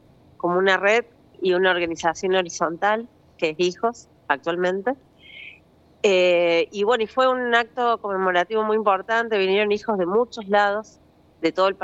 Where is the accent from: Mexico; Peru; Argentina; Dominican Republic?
Argentina; Río Ceballos, Córdoba; yo aparte soy de Río Ceballos y también soy hija de desaparecido